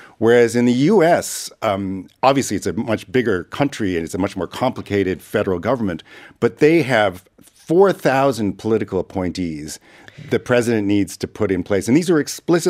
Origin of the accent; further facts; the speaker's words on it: Canada; I'm from Canada.